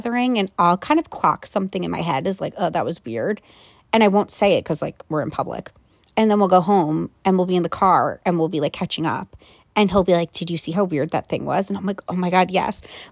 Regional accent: East Coast, United States; I'm from the East Coast. You know, he grew up more outdoorsy, and I'm like East Coast, lived in the city for a decade

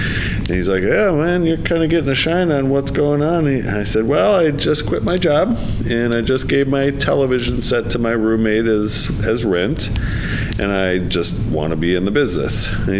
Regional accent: Manitowoc, Wisconsin, United States; It turns out that I grew up in Manitowoc.

